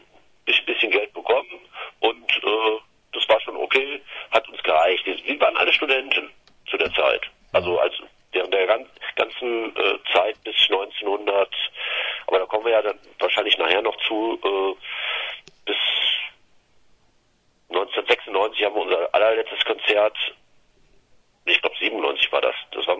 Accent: Cologne, North Rhine-Westphalia, Germany; wir sind halt Kölner, sehr gemütlich.

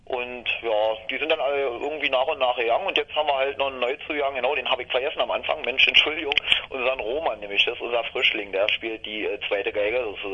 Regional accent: Eberswalde, Brandenburg, Germany; Wir kommen hier aus Eberswalde, Allemann.

